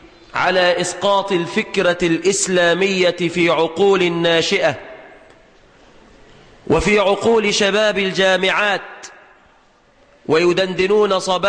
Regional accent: Egypt; في بلادنا مصر

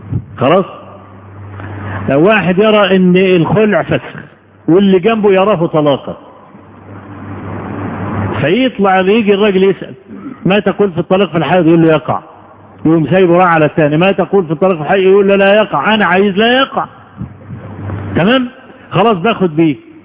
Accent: Egypt; عندنا في مصر

